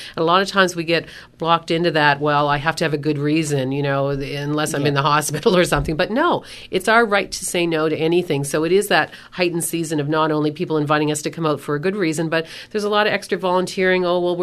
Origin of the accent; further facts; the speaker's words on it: Nova Scotia, Canada; I know I'm from Lunenburg County, Christmas tree capital of the world.